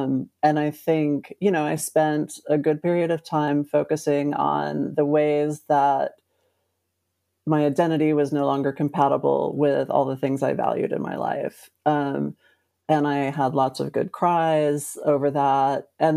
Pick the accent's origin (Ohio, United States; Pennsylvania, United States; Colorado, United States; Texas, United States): Texas, United States; I grew up in Texas. And I was like, I'm Gen X.